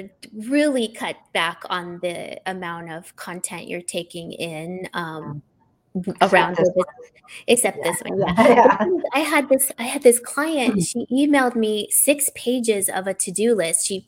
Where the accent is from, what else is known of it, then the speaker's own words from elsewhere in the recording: California, United States; now in Florida, United States; I'm originally from California.